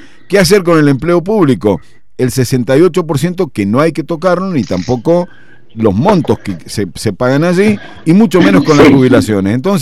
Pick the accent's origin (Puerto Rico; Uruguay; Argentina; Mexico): Argentina; cómo somos los argentinos